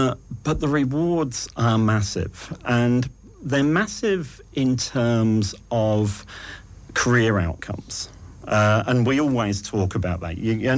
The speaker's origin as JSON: {"language": "English", "region": "England", "country": "United Kingdom", "accent": "English", "moved": "yes", "lives_now": "Australia", "said": "I think coming from the UK to Australia, it's lifting that class structure. And you can hear my accent, you know, it's an English accent, but it's not an upper crust posh accent."}